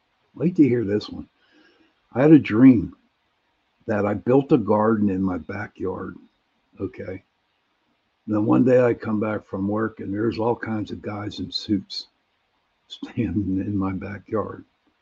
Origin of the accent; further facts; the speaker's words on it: Pittsburgh, Pennsylvania, United States; I'm from Pittsburgh.